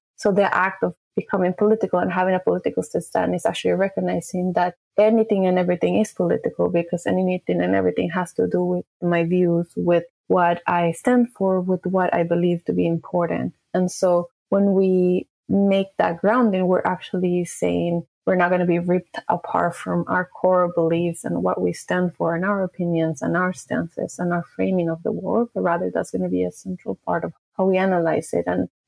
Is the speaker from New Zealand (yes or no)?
no; Colombia; I'm from Colombia